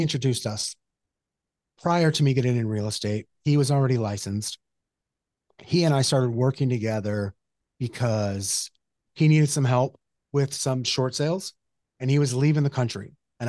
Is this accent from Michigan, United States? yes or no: no; Yuma, Arizona, United States; we drove to my hometown, Yuma, Arizona, for some great Mexican food.